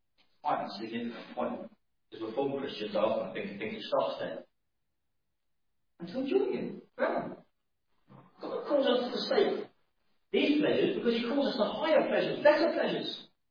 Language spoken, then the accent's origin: English; United Kingdom; Now, we're British people, very good at when you're having dinner or something